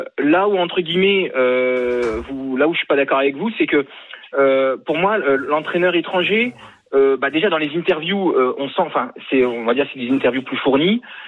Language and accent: French; Marseille, Provence-Alpes-Côte d'Azur, France